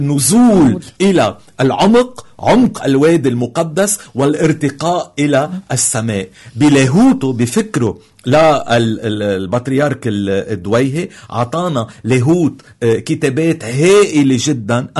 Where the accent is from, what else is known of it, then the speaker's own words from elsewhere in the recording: Lebanon; مش بس كموارن كلبنانيين